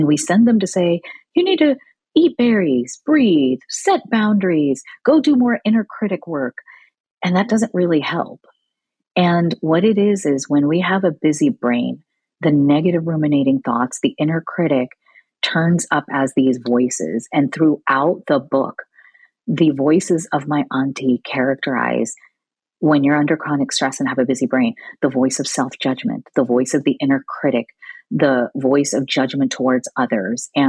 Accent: Illinois, United States; English is a second language; And I'm the daughter of immigrants here, and English is my third language. And I grew up in a small town in Illinois.

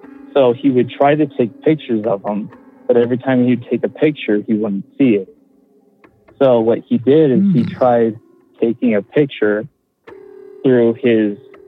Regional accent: Colorado, United States; I'm from Colorado and a longtime listener.

